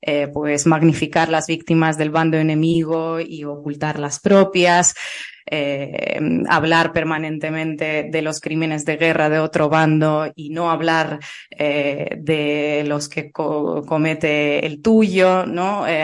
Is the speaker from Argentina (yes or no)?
no; Russia; moved away as an adult; trabajado en un medio público de Rusia hasta febrero de 2022 y renuncié a mi trabajo y a la vida en mi país y a la posibilidad de encontrar trabajo en mi país